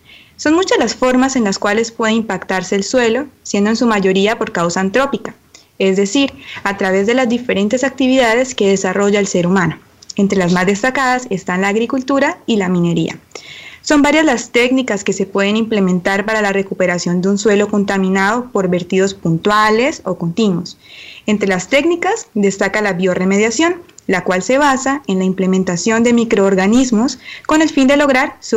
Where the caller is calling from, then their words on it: Spain; muy buenas tardes desde España.